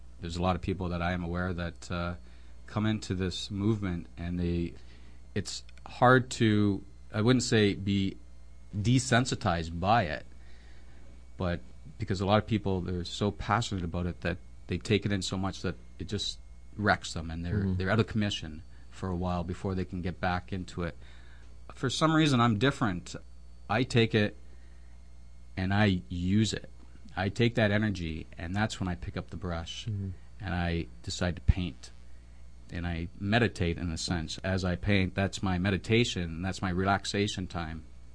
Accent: Nova Scotia, Canada; I am from the East Coast. I'm from Cape Breton.

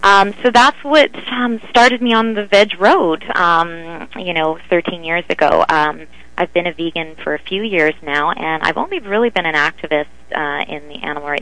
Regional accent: Manitoba, Canada; I'm come from Manitoba, which is farm country

